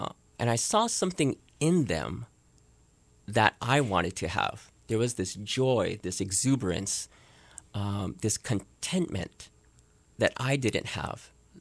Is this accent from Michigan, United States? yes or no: no; Honolulu, Hawaii, United States; I grew up in the Wailea Kahala area. My dad found a place there, and it was a wonderful place to grow up.